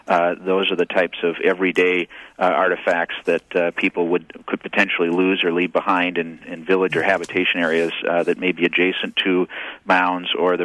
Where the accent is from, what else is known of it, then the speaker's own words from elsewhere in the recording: Marinette, Wisconsin, United States; Yes, that's correct. That's my hometown.